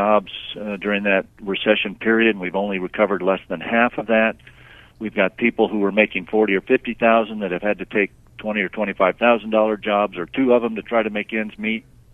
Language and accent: English; Tucson, Arizona, United States; I'm a native. I was born there in Tucson